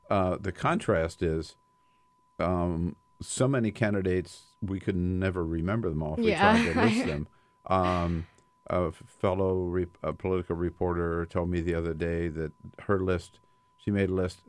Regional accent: Delaware, United States; I'm from Delaware. 3 electoral votes.

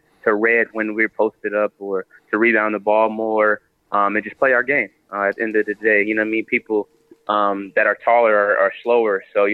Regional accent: Chicago, Illinois, United States; I've done that all my life. Growing up in Chicago, you play AAU and you play versus high school teams who press you 24/7 all day and all night

